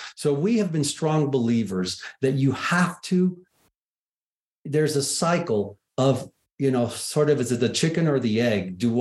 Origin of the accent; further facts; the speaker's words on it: Miami, Florida, United States; Like I'm from Miami, of course, was there 26 years.